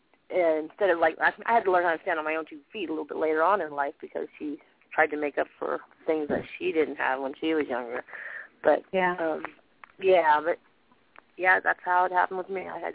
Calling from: San Diego, California, United States; I'm calling from San Diego.

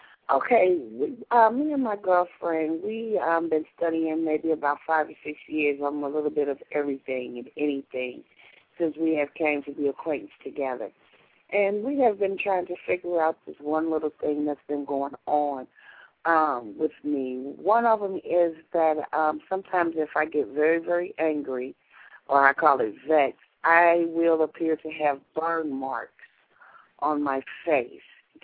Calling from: Cincinnati, Ohio, United States; I'm calling from Cincinnati.

